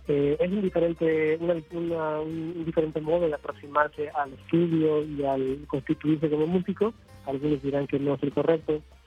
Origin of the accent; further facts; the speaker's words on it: Coyoacán, Mexico City, Mexico; Yo desde muy niño siempre me encantaba en Coyoacán, porque yo fui niño que crecí en Coyoacán